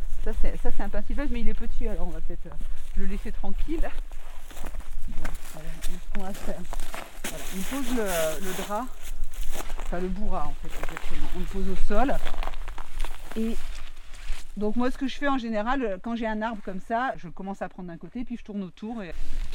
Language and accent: French; Lille, Hauts-de-France, France; Je viens de Lille, donc le plat pays, pas de montagne ni rien.